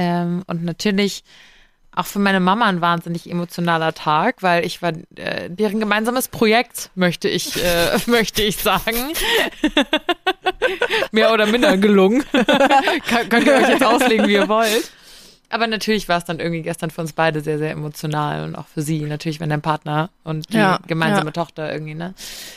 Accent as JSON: {"language": "German", "town": "Giessen", "region": "Hesse", "country": "Germany", "tie": "born or raised there", "said": "wie das hier in Gießen, so in meiner Heimatstadt so ist, samstags ist immer Markt."}